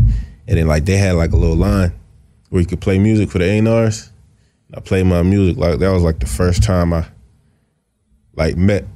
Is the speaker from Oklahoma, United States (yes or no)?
no; Philadelphia, Pennsylvania, United States; Nah, Philly. I grew up in the trenches. Like, I'm from Alderney, you know what I'm saying? So I grew up in Alderney, my grandma's house. It's just Philly, bro.